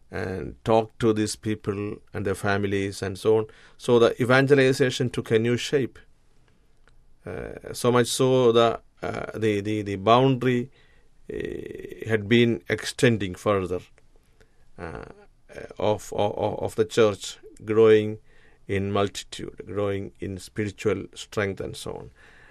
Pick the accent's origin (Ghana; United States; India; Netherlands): India; I come from India, a land where the Christian percentage is only 2.5 and 1.8% of the Catholic population.